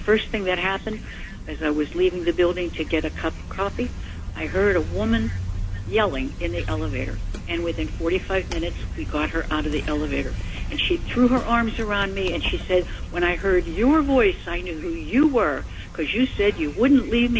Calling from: New York City, New York, United States; West 73rd Street, Manhattan, center of the universe.

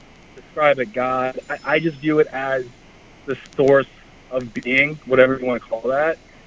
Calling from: Far Rockaway, New York, United States; I'm in Far Rockaway.

